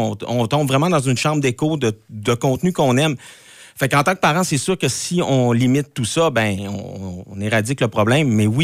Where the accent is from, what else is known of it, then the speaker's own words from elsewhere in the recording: Quebec, Canada; Donc, je suis québécois jusqu'à l'intelligence artificielle.